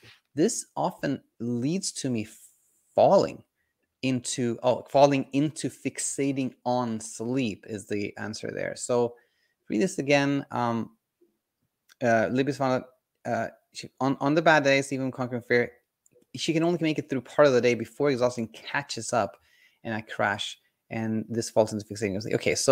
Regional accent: Sweden; When I was a kid, I grew up in Sweden

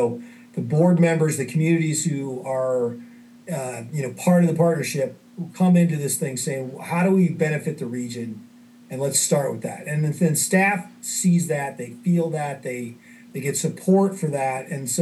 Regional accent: Colorado, United States; and I was originally from Colorado. I had a chance to become the general counsel at Metro. So moved my young family at the time back to Denver

